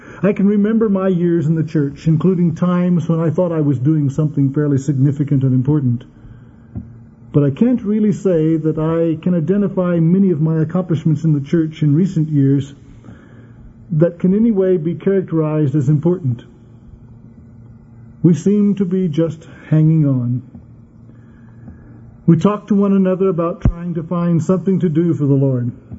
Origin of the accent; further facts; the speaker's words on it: Prescott, Arizona, United States; also born or lived in Phoenix; from Prescott and Phoenix, Arizona